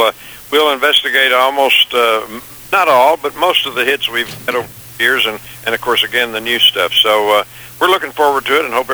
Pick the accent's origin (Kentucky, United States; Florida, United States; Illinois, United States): Kentucky, United States; now in Tennessee, United States; We still have the farm I was raised on in Kentucky. And as you say, live on another here in Tennessee.